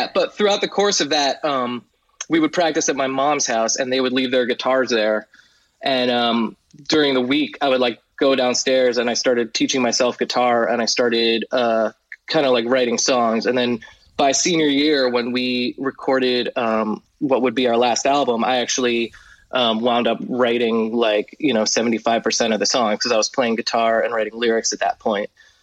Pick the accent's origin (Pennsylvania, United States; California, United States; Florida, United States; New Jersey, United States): New Jersey, United States; Yeah, so I grew up in Jersey. I went to a private Jewish day school my whole life, so from like pre-K through 12th grade.